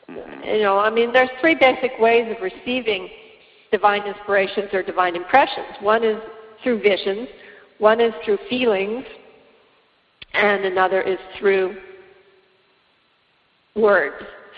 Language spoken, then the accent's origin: English; Denver, Colorado, United States; I had a very quite normal childhood. I lived in Denver, Colorado.